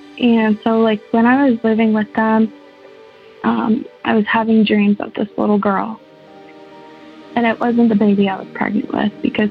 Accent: St. Thomas, Ontario, Canada; I'm from St. Thomas, Ontario.

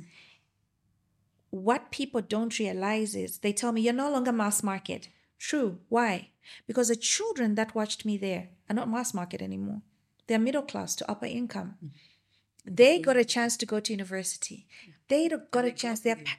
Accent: South Africa; I've come from South Africa.

